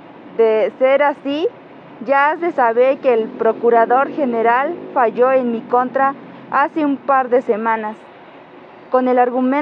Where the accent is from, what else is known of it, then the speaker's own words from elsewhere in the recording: Los Ochitlán de Flores Magón, Oaxaca, Mexico; soy originaria de Los Ochitlán de Flores Magón, Oaxaca.